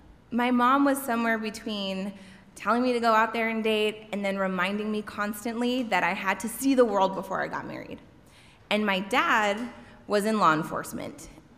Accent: El Paso, Texas, United States; moved away as an adult; In the summer of 2004, I packed my red Dodge Neon and I left my hometown of El Paso.

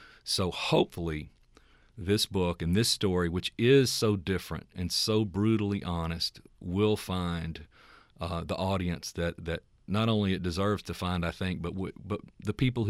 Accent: Mississippi, United States; I graduated from Ole Miss. I'm as Southern as you can get. And when I'm in my home state, I'm as critical as any Mississippian who ever was.

